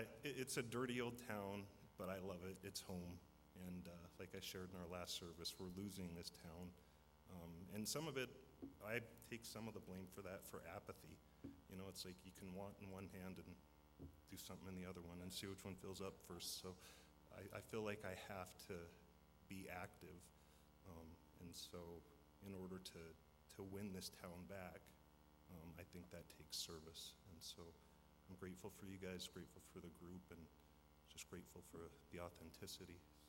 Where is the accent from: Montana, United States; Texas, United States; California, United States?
Montana, United States; Havre; also born or lived in Minnesota; I'm from Havre, born and raised. Moved to Minnesota for about 10 or 12 years, and moved back here about 6 years ago.